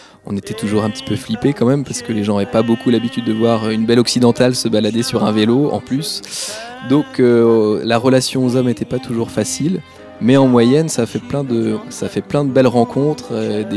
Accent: France; Finalement, quand on est français, c'est assez facile d'obtenir des visas pour n'importe quel pays.

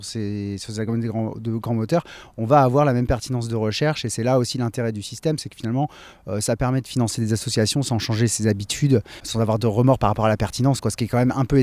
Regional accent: Rennes, Brittany, France; Moi, je suis d'origine de Rennes et donc j'ai fait des études informatiques

